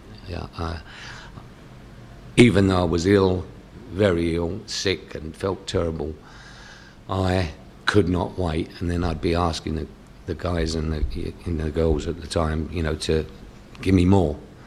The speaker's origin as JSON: {"language": "English", "region": "London", "country": "United Kingdom", "tie": "born or raised there", "said": "I was born and bred in King's Cross, Somers Town in North London."}